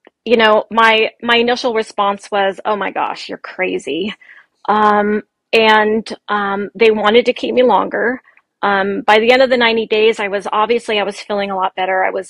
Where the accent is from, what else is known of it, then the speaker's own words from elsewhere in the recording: Yakima, Washington, United States; I was introduced to a pretty notorious drug dealer in my hometown of Yakima.